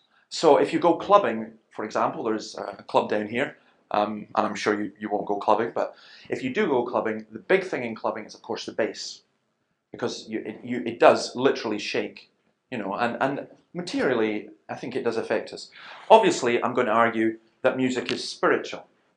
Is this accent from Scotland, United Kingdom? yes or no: yes; Scotland, United Kingdom; If ever I hear it and I'm away from Scotland, I instantly want to go home.